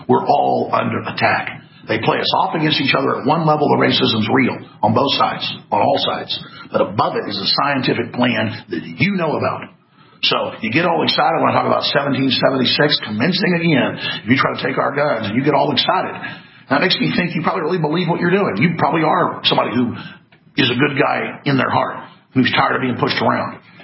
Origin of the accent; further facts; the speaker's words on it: Dallas, Texas, United States; But I mean, I grew up in Dallas, Texas, in just the most insane situation where everybody got in fights